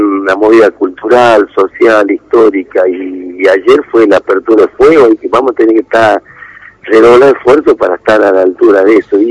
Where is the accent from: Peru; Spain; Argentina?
Argentina; Tucumán; todo lo que uno puede contar como tucumano en la provincia del Bicentenario